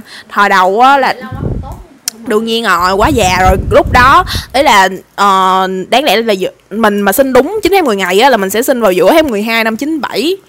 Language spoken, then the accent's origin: Vietnamese; Ho Chi Minh City, Vietnam; born there; Thế là đi xuống thành phố, mà đi xuống thành phố cái ba mẹ mình định là sinh ở Hùng Vương, tại bên Từ Vũ quá đông